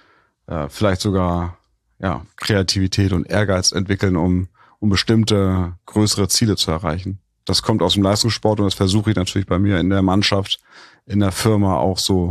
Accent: Hamburg, Germany; ich habe in Hamburg ist eine Hockey-Hochburg, ich bin ja hier aufgewachsen

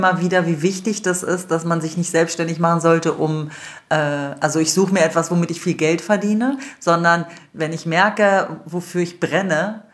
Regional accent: Wolfsburg, Lower Saxony, Germany; Also ich bin ja in Wolfsburg groß geworden, von daher bin ich ja auch mit vielen Italienern groß geworden

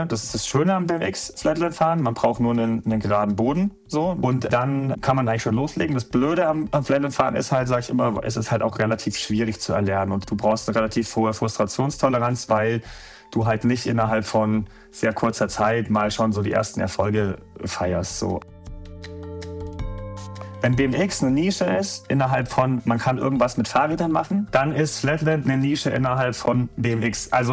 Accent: Munich, Bavaria, Germany; now in Stuttgart, Germany; Ich bin aus Stuttgart, beziehungsweise ich wohne in Stuttgart. So muss man es eigentlich sagen. Ursprünglich komme ich aus München, wohne aber seit 25 Jahren in Stuttgart.

